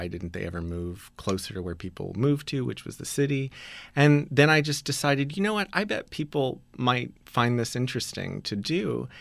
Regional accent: Austin, Texas, United States; Well, I grew up in Austin, Texas

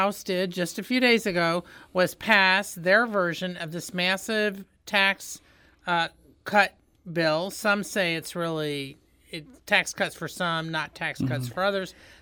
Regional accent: Indiana, United States; I'm from Indiana, but I've been here.

